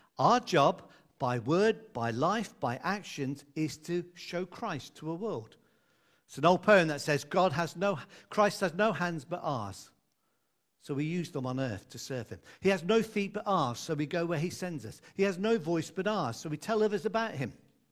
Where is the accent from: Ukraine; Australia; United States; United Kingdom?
United Kingdom; But we're British, so often it's just a handshake.